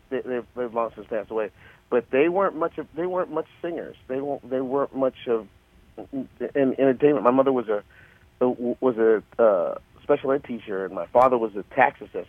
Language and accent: English; Brooklyn, New York, United States; accent: New York; Yeah, and born and raised, and, you know, dyed-in-the-wool Brooklynite and New Yorker.